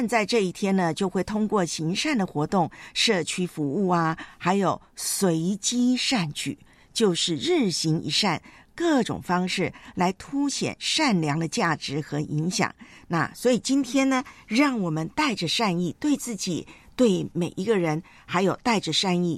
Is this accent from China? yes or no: no; Taiwan; now in Hong Kong; 就是要穿过我的老家台湾